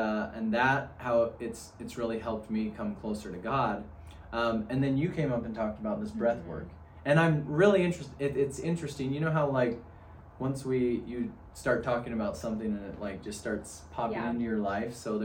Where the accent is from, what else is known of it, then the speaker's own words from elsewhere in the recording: Utah, United States; Well, I ran away from Cache Valley, so I'm originally from Cache Valley too.